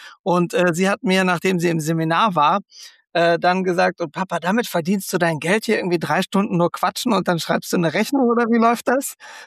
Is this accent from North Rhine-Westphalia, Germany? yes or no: yes; Spreitgen, North Rhine-Westphalia, Germany; Ich komme aus einem ganz kleinen Dorf, Spreitgen heißt das. 4 Häuser hat es, inzwischen 5. Das ist in der Nähe von Köln im schönen Bergischen Land.